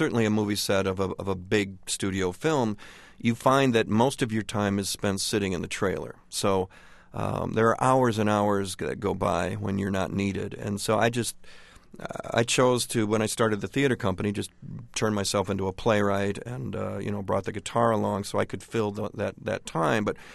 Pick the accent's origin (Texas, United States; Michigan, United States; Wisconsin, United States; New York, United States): Michigan, United States; we really wanted to raise the kids in a place we understood, and we're both from Michigan, and that was the choice.